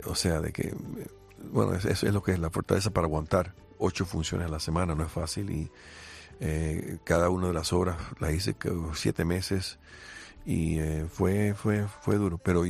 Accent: Cuba; moved away; Cuando salí de Cuba, yo soy hijo único

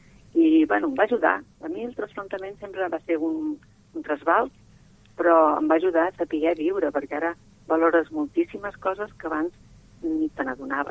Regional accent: Vilafranca del Penedès, Catalonia, Spain; Jo soc de Vilafranca del Penedès, a 50 quilòmetres de Vilafranca, em va dir, vés-te'n a Bellvitge.

